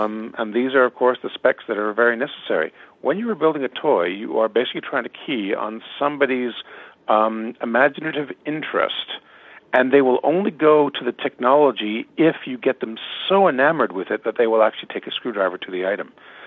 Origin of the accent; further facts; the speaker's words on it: Canada; And so as a Canadian scientist working for the Americans, I basically decided, you know, to branch out from academia.